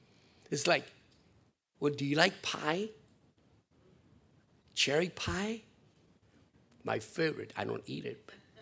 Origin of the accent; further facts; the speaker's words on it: Argentina; I come from Argentina, where, not the Bible.